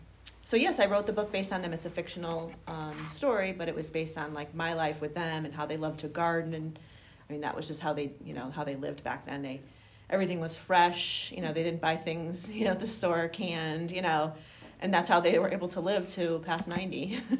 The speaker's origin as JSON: {"language": "English", "town": "Hartford", "region": "Connecticut", "country": "United States", "tie": "born there", "said": "I was born in Hartford, but my family, I could show you my ancestry DNA, came from Italy and other places."}